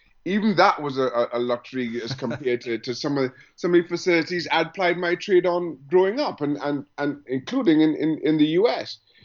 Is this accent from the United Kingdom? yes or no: yes; England, United Kingdom; born there; I was born in England, so had a British passport